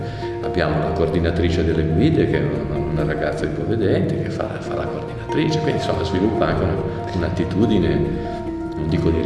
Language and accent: Italian; Genoa, Liguria, Italy; E da genovese dico che il biglietto